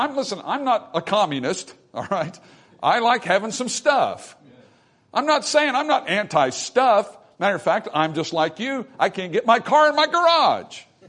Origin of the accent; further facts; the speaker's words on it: United States; We're Americans. Well, I am. I'm an American. I'm still remotely proud of that.